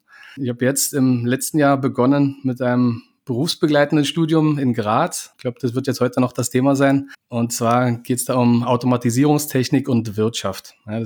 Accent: Berlin, Germany; moved away as an adult; also born or lived in Bavaria; now in Vienna, Austria; Ich bin gebürtig aus Bayern, bin aufgewachsen in Berlin, bin jetzt seit mittlerweile über 16 Jahren in Wien zu Hause.

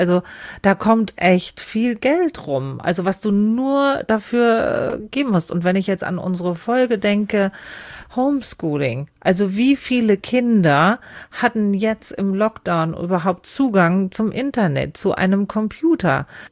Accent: Bavaria, Germany; bei uns im Bayerischen Wald war es zum Beispiel Glasindustrie

